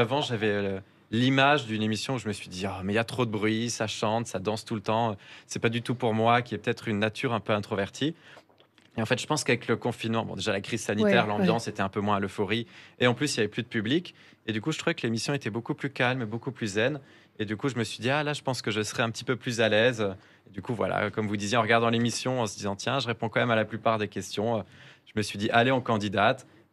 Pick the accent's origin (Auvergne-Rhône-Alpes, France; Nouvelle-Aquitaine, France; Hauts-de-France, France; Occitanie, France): Occitanie, France; Toulouse; En fait, alors, je suis originaire de Toulouse.